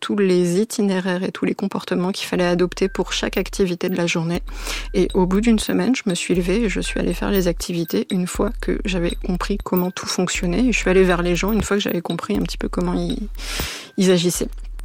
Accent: Hauts-de-France, France; born there; Je suis née en 88, dans l'Aisne.

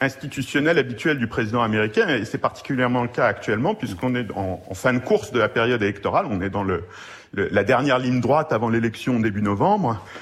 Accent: France; je parle au nom de mes collègues américains, pas seulement en mon nom propre en tant que Français ici

